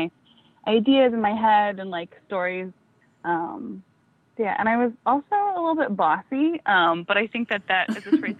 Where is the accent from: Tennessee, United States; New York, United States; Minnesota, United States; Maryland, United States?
Minnesota, United States; So I always say that I'm from Minnesota. That's where I am now. And yeah, that's where I'm from.